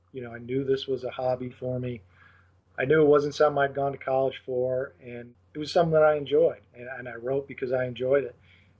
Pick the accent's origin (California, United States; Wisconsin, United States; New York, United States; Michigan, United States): New York, United States; Leroy; they still live in my hometown in Western New York. It's a little town called Leroy.